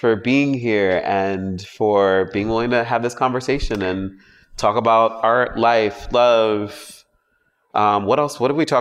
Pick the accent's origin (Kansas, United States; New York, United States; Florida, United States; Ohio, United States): New York, United States; New York City; I'm originally from New York City and lived in Brooklyn before moving here.